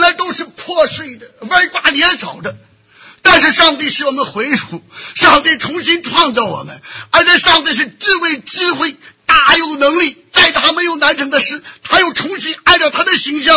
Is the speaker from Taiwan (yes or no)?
no; China; 那我们出生在中国大陆的，小的时候读书，很大的动力就是为中华崛起而读书。